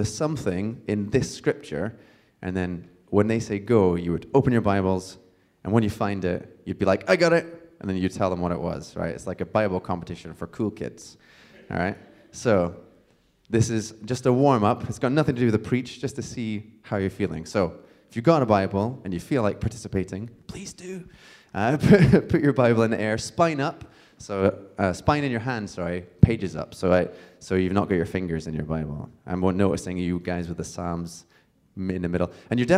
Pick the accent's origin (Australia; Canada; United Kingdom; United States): United Kingdom; Scotland; as someone from a very small town in Scotland, yes, I am Scottish, even though I don't sound it